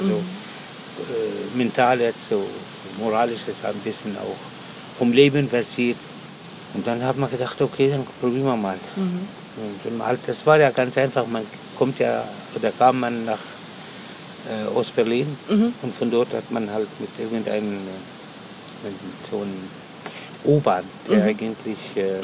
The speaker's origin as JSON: {"language": "German", "country": "Palestine", "moved": "yes", "lives_now": "Germany", "said": "Und ich bin selber Palästinenser"}